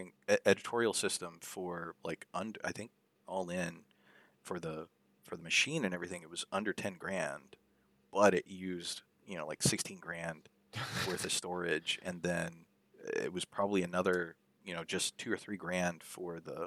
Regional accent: Corpus Christi, Texas, United States; We grew up mostly in Corpus Christi, Texas, on the coast, but Austin, Texas, is where we would come to visit our mom, you know, during the summer times

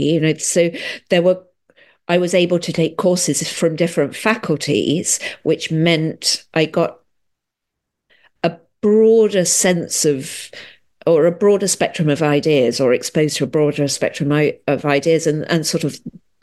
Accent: East of England, United Kingdom; I grew up in Hertfordshire

